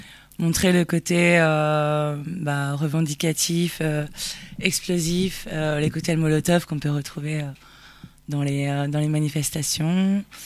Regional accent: Paris, Île-de-France, France; moi, je suis originaire de Paris et de sa banlieue parisienne. Et j'ai grandi avec.

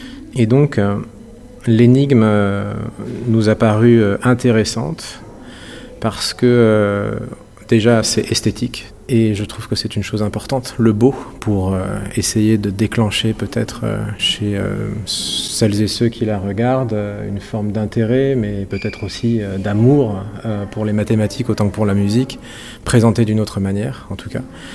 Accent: Normandy, France; born there; now in Rennes, France; je suis compositeur, je suis normand de naissance et je suis rennais d'adoption.

